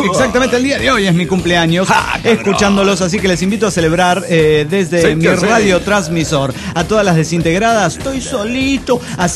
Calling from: Manizales, Caldas, Colombia; de Manizales.

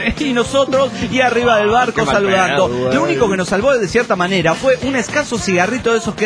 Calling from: Guadalajara, Jalisco, Mexico; de Guadalajara, Jalisco.

